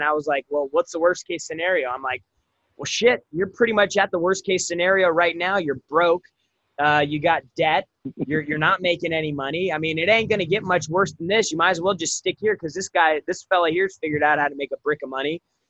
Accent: San Diego, California, United States; now in Los Angeles, United States; I moved from San Diego to LA. Like, when you grow up in San Diego, LA is like the big city.

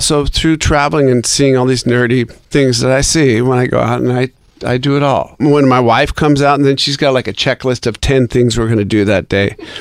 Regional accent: Seattle, Washington, United States; it was the things I was seeing in my hometown of Seattle.

